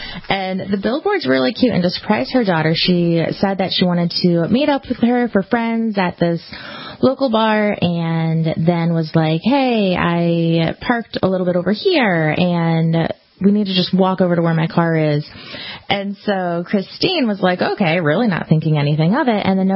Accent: Ohio, United States; But also, I grew up right near Cedar Point, America's Roller Coaster.

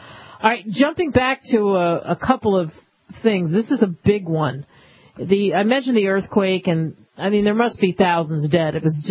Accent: Northeast, United States; now in Dallas, United States; Oh, no. I grew up in the Northeast. I'm an Eagles fan.

